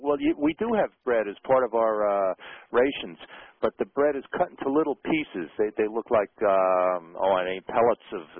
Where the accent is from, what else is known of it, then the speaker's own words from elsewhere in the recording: Brooklyn, New York, United States; Brooklyn, New York, my hometown.